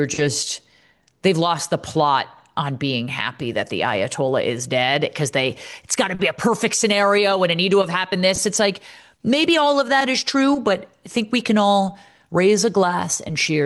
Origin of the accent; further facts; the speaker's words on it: United States; grateful to have grown up in this country. I love America. I love the United States.